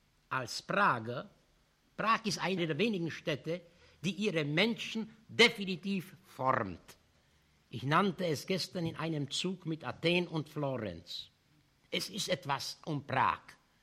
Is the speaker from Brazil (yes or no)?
yes; Brazil; Was ich als Brasilianer Ihnen zu bieten habe